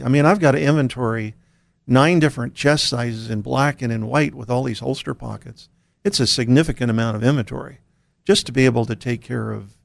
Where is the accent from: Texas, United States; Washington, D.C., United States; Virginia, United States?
Washington, D.C., United States; So I grew up in the Washington, D.C., Maryland area, which is very, very rough.